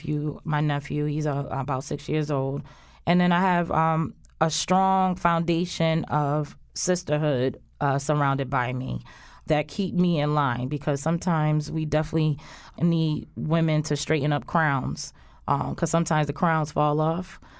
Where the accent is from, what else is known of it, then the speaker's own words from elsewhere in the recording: Connecticut, United States; Right. My parents are from Alabama. I have Southern roots. So you'll always hear me say, yes, ma'am, miss, hey, y'all, how y'all doing?